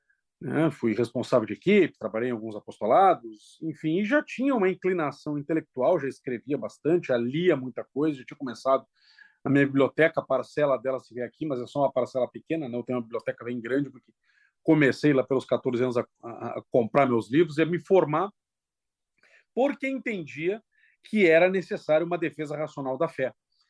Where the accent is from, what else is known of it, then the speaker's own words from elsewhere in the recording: Pelotas, Rio Grande do Sul, Brazil; Eu sou originário de Pelotas, né? Nascido, criado, alguns filhos meus nasceram lá, casei, encontrei minha esposa lá também